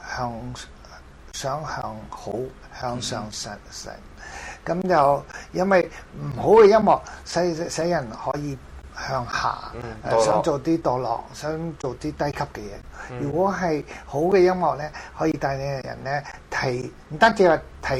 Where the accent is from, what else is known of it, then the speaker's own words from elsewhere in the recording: China; 咁我話我既然生嚟中國人，外國人都愛我哋，將耶穌傳俾我哋，其實我哋中國人點解都唔關心自己同胞嘅？